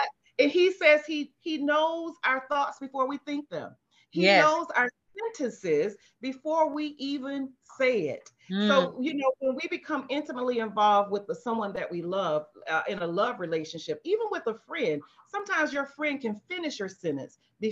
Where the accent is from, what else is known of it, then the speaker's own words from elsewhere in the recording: United States; That was the generation that I grew up in the United States.